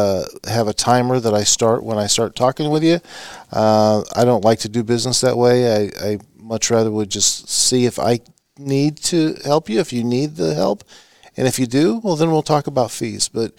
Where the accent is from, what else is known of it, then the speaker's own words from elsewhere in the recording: Wichita, Kansas, United States; Yeah, I'm originally from the Wichita area, product of the Kansas public school system, K-State undergrad, KU Law.